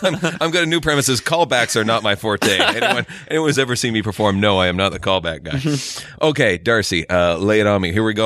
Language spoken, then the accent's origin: English; Gananoque, Ontario, Canada; There's a street in Gananoque. Which is my hometown, as the listeners will know